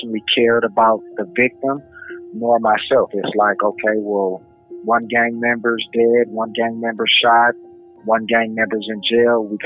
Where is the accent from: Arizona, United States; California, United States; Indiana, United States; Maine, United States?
California, United States; Los Angeles; I'm from Los Angeles, California.